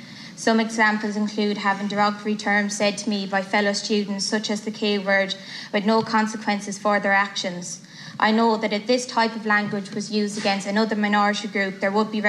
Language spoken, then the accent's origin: English; Ireland; I found being an Irish traveller in the school sector, you had to have a large amount of willpower to keep going due to the way you're made feel.